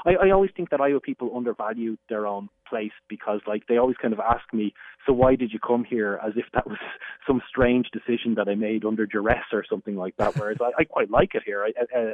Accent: Ireland; accent: Irish; As an Irish person, I'm kind of an anomaly. I don't really drink. So I'm quite disappointing to every American I meet as to not fitting a national stereotype.

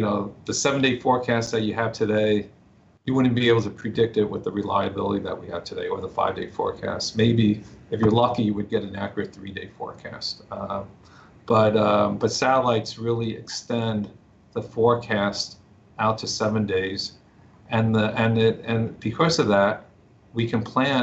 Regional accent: New Jersey, United States; I grew up in New Jersey, and I remember always being up for a snowstorm.

